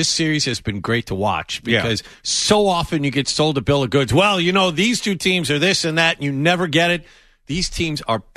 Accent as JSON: {"language": "English", "town": "Chelsea", "region": "Massachusetts", "country": "United States", "said": "dude, I'm from Chelsea."}